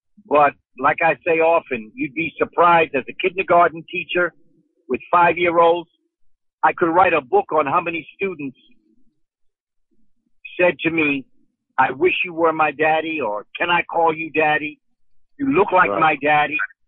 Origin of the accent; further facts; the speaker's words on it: New York, United States; I grew up in the Amsterdam Project, Amsterdam Houses, between 61st and 64th Street.